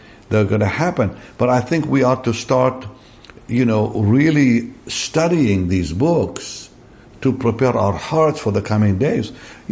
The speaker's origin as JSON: {"language": "English", "country": "Israel", "tie": "born or raised there", "said": "We grew up in Israel in a very innocent way."}